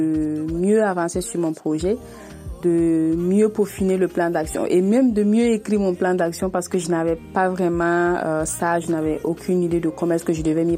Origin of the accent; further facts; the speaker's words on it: Burkina Faso; je viens du Burkina Faso et je suis actuellement assistante de production audiovisuelle.